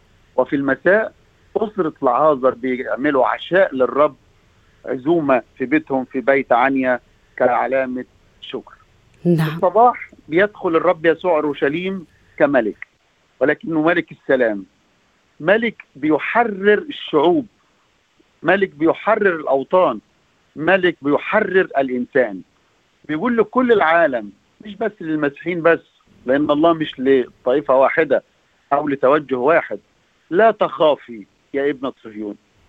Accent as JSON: {"language": "Arabic", "country": "Egypt", "said": "وخاصة في بلدنا مصر"}